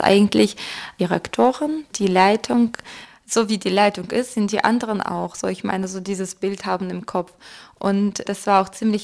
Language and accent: German; Voronezh, Voronezh Oblast, Russia; German is a second language; now in Germany; Ich mag meine Heimat sehr. Ich mag meine Heimatstadt sehr